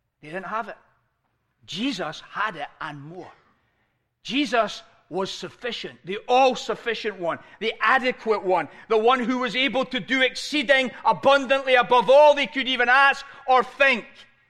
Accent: Scotland, United Kingdom; As a Scotsman, we like to have value for money, right?

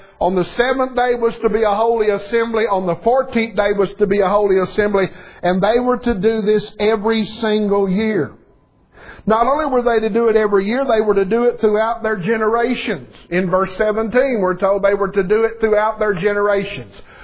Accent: Kentucky, United States; One pitiful, weak, insignificant, ungodly boy growing up in South Central Kentucky

